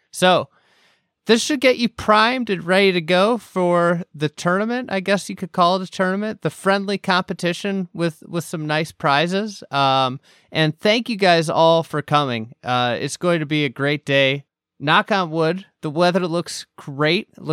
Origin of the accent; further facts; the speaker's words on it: Chicago, Illinois, United States; I'm a Chicagoan. I say I have long A's.